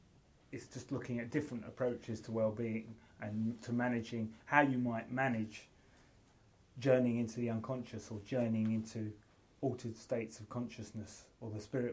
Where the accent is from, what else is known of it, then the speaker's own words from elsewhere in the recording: Hebden Bridge, Yorkshire and the Humber, United Kingdom; in my hometown, which is a bit like Northampton, sort of like a British version of Northampton called Hebden Bridge.